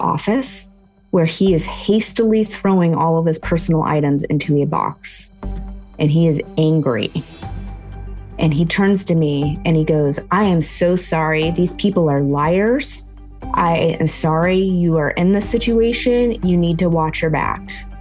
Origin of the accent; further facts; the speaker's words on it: California, United States; So I grew up in Northern California in essentially in a trailer park with a single mom.